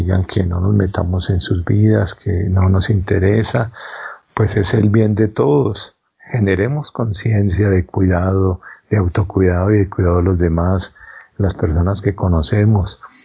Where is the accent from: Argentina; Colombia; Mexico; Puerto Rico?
Colombia; Como pueblo colombiano hemos pasado muchas crisis